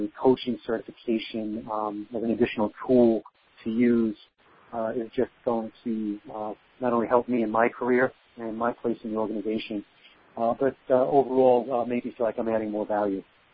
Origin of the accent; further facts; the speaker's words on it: Northeast, United States; accent: Northeastern; I'm sure as the course comes on, my Northeastern accent will certainly come out.